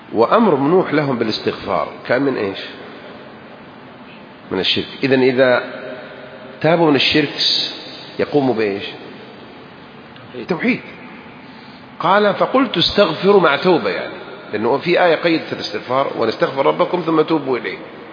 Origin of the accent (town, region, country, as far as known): Saudi Arabia